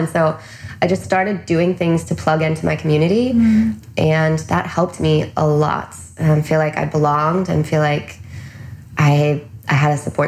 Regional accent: Oregon, United States; I'm from Oregon and I'm not used to like the big dazzling city

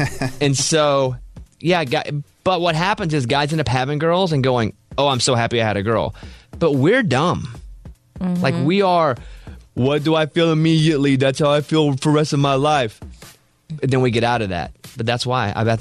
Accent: Mountain Pine, Arkansas, United States; It was because I'm from a town of 700 people, and I got to be on national TV and be like, Mountain Pine, Arkansas, what up?

